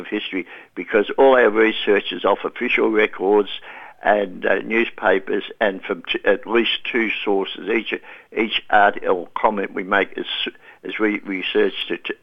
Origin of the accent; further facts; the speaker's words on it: Hamilton, Victoria, Australia; I grew up in Hamilton